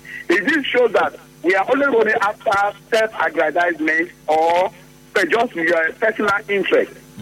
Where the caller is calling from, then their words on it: Ogali, Rivers, Nigeria; I'm calling from Ogali, Eleme local government.